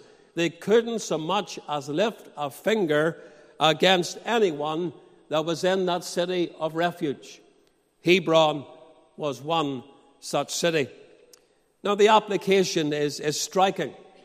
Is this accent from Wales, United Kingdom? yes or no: no; Portadown, Northern Ireland, United Kingdom; As you know, I came from Portadown originally.